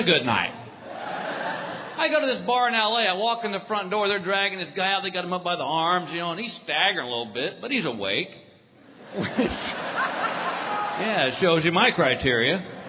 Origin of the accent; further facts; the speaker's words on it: Texas, United States; I mean, I'm originally from Texas, so I'm used to it.